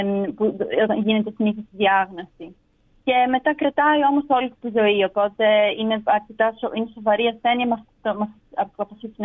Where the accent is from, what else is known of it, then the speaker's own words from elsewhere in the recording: Greece; moved away as an adult; Ναι, η αλήθεια είναι ότι έφυγα σχετικά νωρίς από την Ελλάδα. Δηλαδή, έκανα τις προπτυχιακές μου σπουδές κατευθείαν στην Αγγλία.